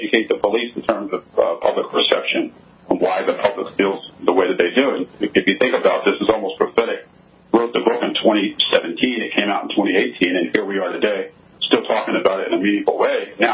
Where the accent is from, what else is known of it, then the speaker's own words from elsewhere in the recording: Philadelphia, Pennsylvania, United States; So growing up in Philly, I had a chance to, you know, be around a strong cop culture